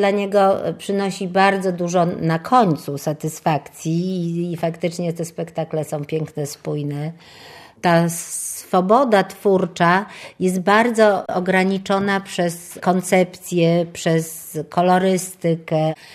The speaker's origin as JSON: {"language": "Polish", "town": "Sopot", "region": "Pomeranian Voivodeship", "country": "Poland", "tie": "born there", "said": "Sopot, ja się urodziłam w Sopocie i znam go no, już dużo lat"}